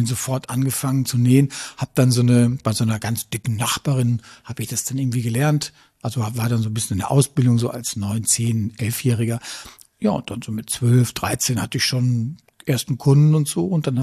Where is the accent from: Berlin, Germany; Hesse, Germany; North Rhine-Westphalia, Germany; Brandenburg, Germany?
North Rhine-Westphalia, Germany; Münster; ich komme ja aus Münster